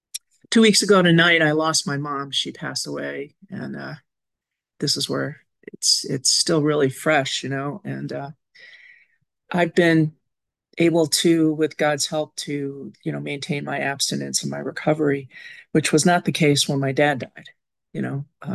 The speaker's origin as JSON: {"language": "English", "region": "Massachusetts", "country": "United States", "said": "from Massachusetts."}